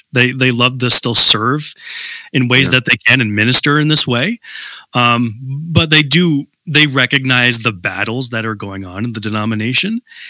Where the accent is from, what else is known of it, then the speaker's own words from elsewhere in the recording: Canada; I'm Dutch, Luchabor, very, very Dutch, and I'm Canadian, so I'm only two generations across the pond.